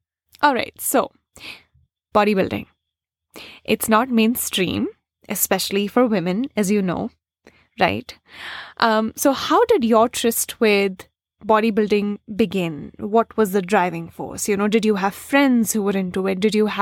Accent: New Delhi, Delhi, India; My dad is from Aligarh. My mom is from Kashmir. I was raised in New Delhi and all that stuff.

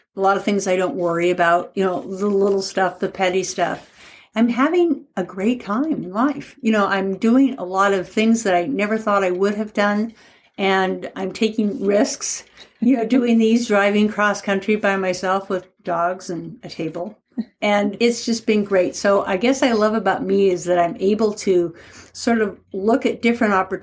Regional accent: Portland, Oregon, United States; And I'm from Portland, Oregon.

